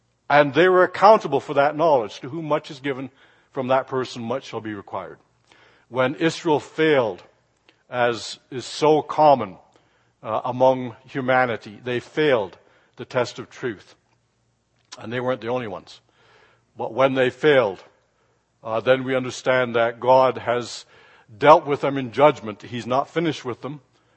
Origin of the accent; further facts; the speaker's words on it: Jamaica; I grew up in Jamaica and I know donkeys.